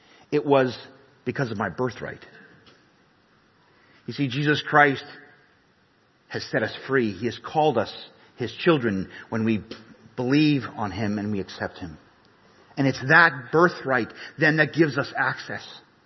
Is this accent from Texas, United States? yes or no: yes; Edinburg, Texas, United States; born there; also born or lived in Nicaragua; I was born to Canadian parents. But I was born in Edinburgh, Texas.